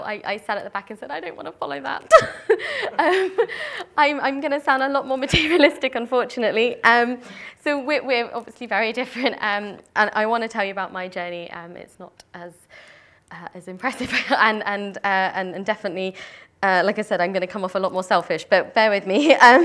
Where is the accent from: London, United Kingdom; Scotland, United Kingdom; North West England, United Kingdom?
London, United Kingdom; Tooting; I'm the oldest of eight children, and we grew up in Tooting originally, and we were very, very poor. We lived in a lovely council house, and I'm the only one of the eight of us who went to university